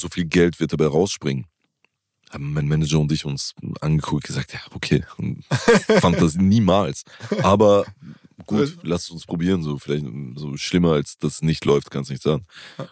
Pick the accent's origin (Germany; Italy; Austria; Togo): Italy; das ist irgendwo ein Teil unserer Kultur